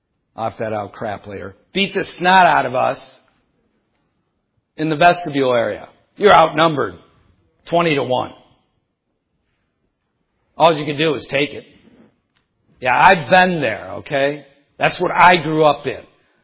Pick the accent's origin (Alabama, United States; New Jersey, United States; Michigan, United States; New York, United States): Michigan, United States; Detroit; I grew up in Detroit, so where I lived, I was a minority in the midst of, I lived in a macro culture called America, I lived in a micro culture called Detroit, where I was a minority.